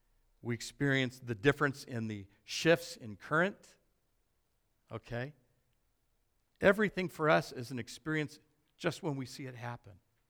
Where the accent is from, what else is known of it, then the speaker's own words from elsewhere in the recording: Arizona, United States; I was born and raised in Arizona. Everything in Arizona happens because of the Colorado River.